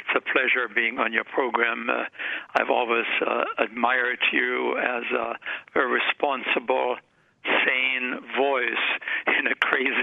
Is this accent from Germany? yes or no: yes; Germany; moved away; I grew up in Germany under very humble circumstances after World War II.